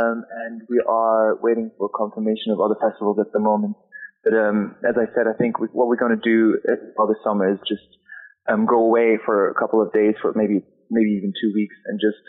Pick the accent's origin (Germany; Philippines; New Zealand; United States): Germany; now in Liverpool, United Kingdom; I'm originally from Germany, so for me to be in a, live and work in a city where there's just music coming out of every single venue and cafe is just amazing.